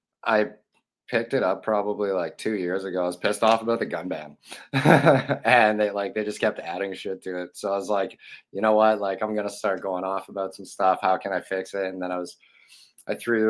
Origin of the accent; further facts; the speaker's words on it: Canada; Like, me as a Canadian, I'm super, like, I'm prideful of being Canadian, you know?